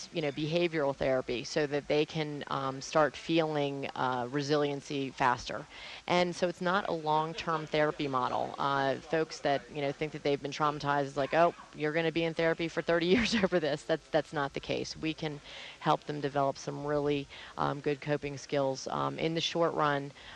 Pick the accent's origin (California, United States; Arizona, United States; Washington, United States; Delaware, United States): Delaware, United States; Wilmington; now in Santa Fe, United States; Yes, I'm from Wilmington, Delaware, and I was a state legislator in Delaware for 2 terms.